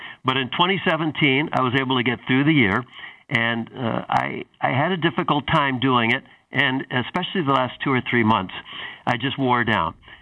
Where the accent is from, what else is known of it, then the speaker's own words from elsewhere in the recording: San Francisco, California, United States; I grew up in San Francisco. I watched Willie Mays.